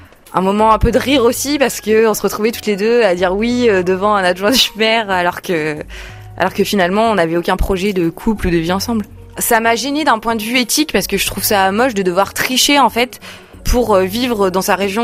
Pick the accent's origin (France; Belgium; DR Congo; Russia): France; Le Puy-en-Velay, Auvergne-Rhône-Alpes; J'ai grandi en Haute-Loire, au Puy-en-Velay, donc je suis quelqu'un qui aime énormément l'extérieur